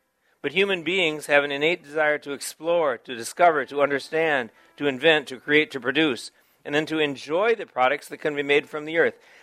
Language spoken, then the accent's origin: English; Wisconsin, United States; When I was a child growing up in Wisconsin, I enjoyed Louisville Slugger baseball bats